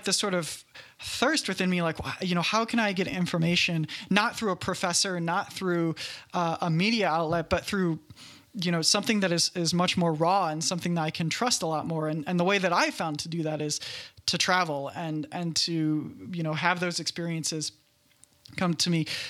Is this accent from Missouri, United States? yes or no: no; Kentucky, United States; I grew up in Kentucky. Wasn't a lot of traveling happening. I actually didn't get my passport until like 2 years ago.